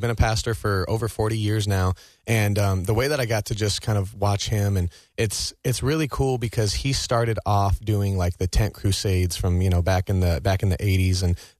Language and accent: English; Denver, Colorado, United States; I grew up in Denver, Colorado, and we had something called Heaven Fest that I look forward to every year.